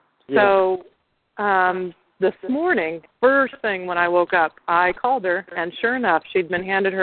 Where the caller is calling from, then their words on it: United States; I'm calling from the United States about Teresa Kapenda's visa.